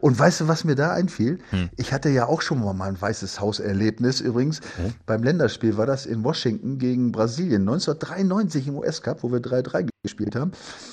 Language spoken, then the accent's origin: German; Sulingen, Lower Saxony, Germany; Und da muss ich am Wochenende noch in meine alte Heimat Suling, weil wir da 45 Jahre Abitur treffen haben.